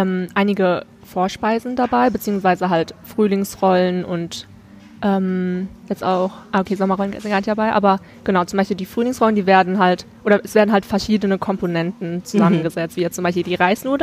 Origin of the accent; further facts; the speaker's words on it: Germany; born there; ich wurde ja in Deutschland geboren und es ist halt eine Tonsprache